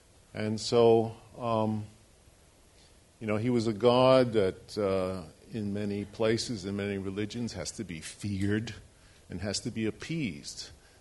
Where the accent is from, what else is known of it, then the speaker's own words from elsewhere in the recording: New York City, New York, United States; I was born and raised in New York City, which is a fairly competitive environment, and you had to do it on your own.